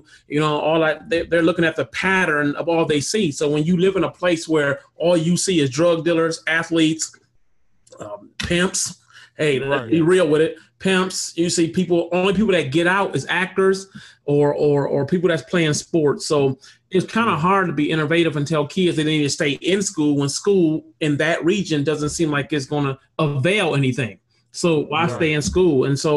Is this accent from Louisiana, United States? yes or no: no; Flint, Michigan, United States; also born or lived in Pontiac; I am a native of Michigan, Flint, Michigan, raised, not born. I was born in Pontiac, Michigan